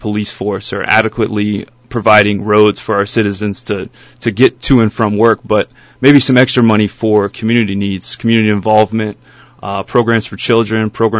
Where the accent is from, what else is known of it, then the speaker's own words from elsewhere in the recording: Dayton, Ohio, United States; also born or lived in Kentucky / Arizona; now in Bethel, United States; I was born and raised in Dayton, Ohio. From there, I moved to Kentucky. I did my undergraduate studies in Kentucky. Moved to Phoenix, Arizona for graduate school.